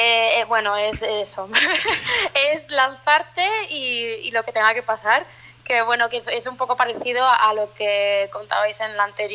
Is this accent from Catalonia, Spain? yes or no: yes; Ripollet, Catalonia, Spain; also born or lived in Exeter; Ripollet, sí. Somos vecinos de Sardañola, que, ajá, lo tengo que decir también, porque yo he estudiado allí y al final somos... convivimos mucho Sardañola-Ripollet